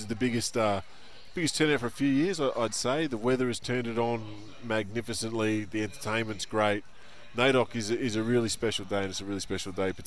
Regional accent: Victoria, Australia; born there; now in Cairns, Australia; Yep, I was born in Victoria on Girini Kurnai country, down East Gippsland way, and made my way up to Cairns in 2005 to play with the Taipans.

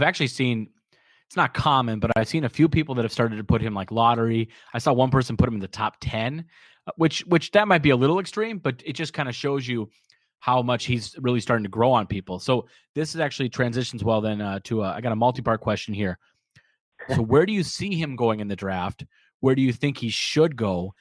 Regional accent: Minnesota, United States; And I'll tell you right now, as a Timberwolves fan, I'm being from Minnesota

